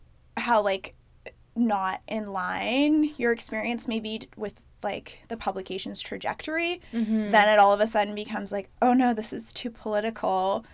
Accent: Canada; I'm half Kenyan. So my dad was born in Kenya. So I'm first generation Canadian on his side.

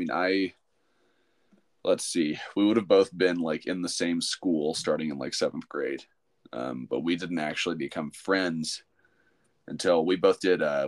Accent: Texas, United States; He did barbecue sometimes, you know, growing up in Texas.

